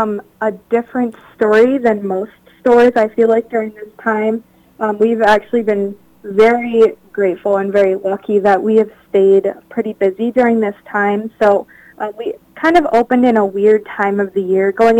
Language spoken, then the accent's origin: English; Ellsworth, Wisconsin, United States; I am actually originally from Ellsworth, Wisconsin. It was kind of a spur-of-the-moment decision to come to Hastings.